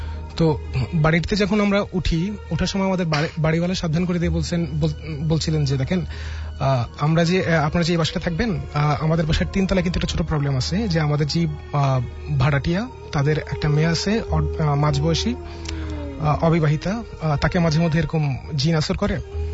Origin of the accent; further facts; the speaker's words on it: Dhaka, Dhaka Division, Bangladesh; এসেছি ধানমন্ডি থেকে।